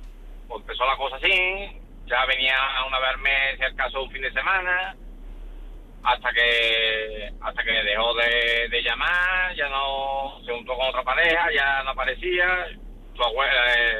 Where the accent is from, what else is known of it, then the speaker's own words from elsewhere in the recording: Seville, Andalusia, Spain; yo soy de Sevilla